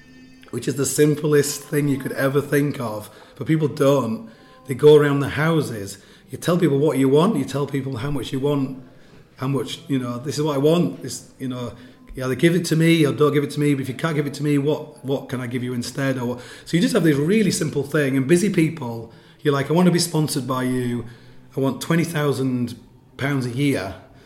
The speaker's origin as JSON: {"language": "English", "region": "England", "country": "United Kingdom", "said": "I'm like, I'm from England."}